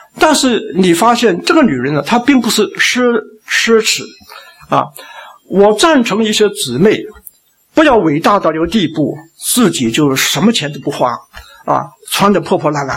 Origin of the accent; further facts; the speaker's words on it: China; 就是特别是以前在文化大革命的时候，我们中国人的牙齿很多都没有照顾的，但是你来到西方